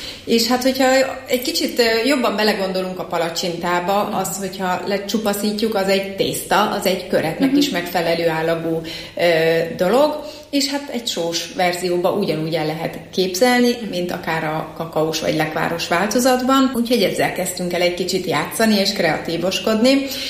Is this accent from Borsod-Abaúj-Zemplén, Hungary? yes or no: yes; Miskolc, Borsod-Abaúj-Zemplén, Hungary; Törzsgyökeres miskolci vagyok, és szeretem is azt mondani, hogy lokálpatrióta vagyok. Nagyon fontos számomra Miskolc, tényleg avasi gyerekként nőttem fel